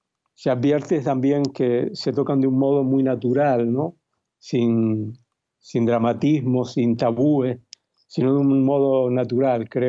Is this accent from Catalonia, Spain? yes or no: no; Canary Islands, Spain; Sí, que soy canario, sí.